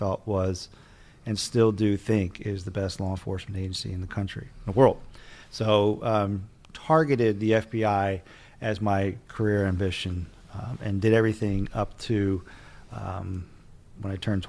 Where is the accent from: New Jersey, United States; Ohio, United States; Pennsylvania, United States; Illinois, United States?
New Jersey, United States; I grew up in Jersey and wanted to be the next